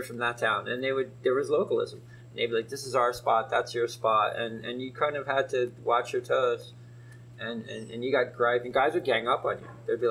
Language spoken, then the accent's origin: English; East Coast, United States; but I'm from the East Coast, 3,000 miles away.